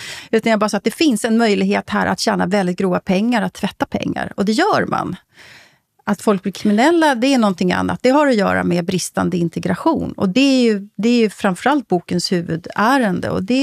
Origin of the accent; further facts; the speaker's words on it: Sweden; Och för mig som svensk när jag läste det här så känner jag igen väldigt mycket.